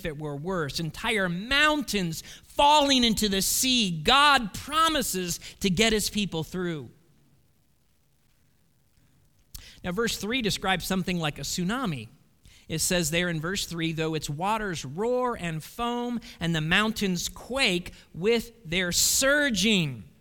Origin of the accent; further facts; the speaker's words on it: Midwest, United States; I'm a Midwesterner. I've never been in an earthquake in my life.